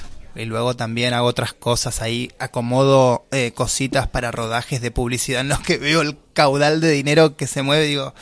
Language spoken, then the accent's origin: Spanish; Corrientes, Argentina; Soy de Corrientes, de Piscis. Soy un pescado que saltó.